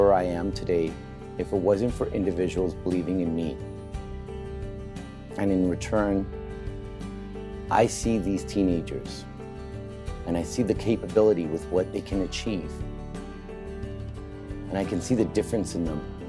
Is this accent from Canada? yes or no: yes; Vancouver, British Columbia, Canada; You know, I myself, growing up in East Vancouver, not always made the right choices in life